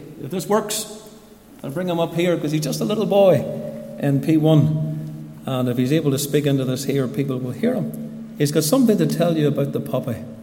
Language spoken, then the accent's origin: English; Newry, Northern Ireland, United Kingdom; I grew up in the Troubles. We lived outside the town of Newry.